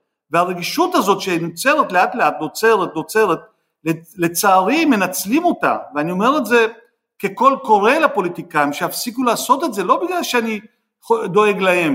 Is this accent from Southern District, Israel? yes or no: no; Jaffa, Tel Aviv District, Israel; born there; אני נולדתי ביפו, והשכנים שלנו, היהודים